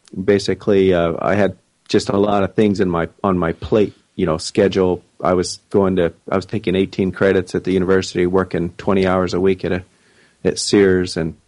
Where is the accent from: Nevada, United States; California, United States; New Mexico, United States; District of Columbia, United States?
Nevada, United States; Reno; moved away as an adult; now in Eugene, United States; So, yes, I grew up in Reno, Sparks, Nevada. Yeah, and moved up here in 1991 to go to the university.